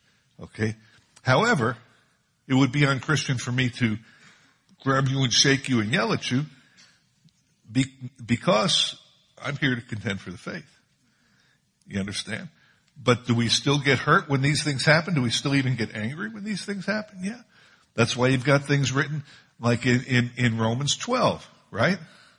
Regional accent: Philadelphia, Pennsylvania, United States; Where I grew up in Philadelphia, there's a church you can go to that had a leader of that church who they considered very holy

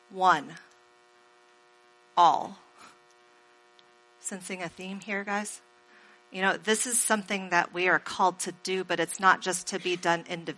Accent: Wisconsin, United States; I'm a nice person, guys. I'm from Wisconsin. They're all nice up there, right?

